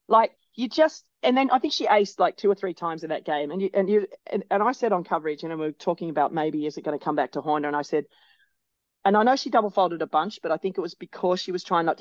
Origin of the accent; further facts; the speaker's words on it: Australia; It was a bit embarrassing as an Australian.